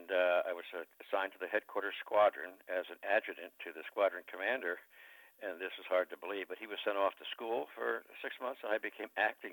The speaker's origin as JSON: {"language": "English", "town": "Morristown", "region": "New Jersey", "country": "United States", "tie": "born or raised there", "also_born_or_lived": "Dover", "said": "I grew up in Morristown and Dover, another nearby town in New Jersey."}